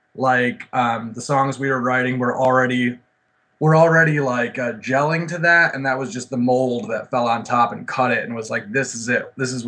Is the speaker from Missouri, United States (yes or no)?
no; Chicago, Illinois, United States; And we're from Chicago, of course, so we spent some time in Jackson Park